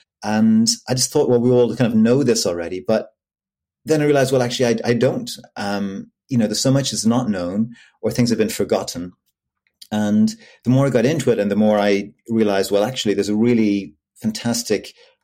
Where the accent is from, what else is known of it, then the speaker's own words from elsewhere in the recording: Dublin, Leinster, Ireland; I'm from Dublin, and I started my career in the mid-90s in Belfast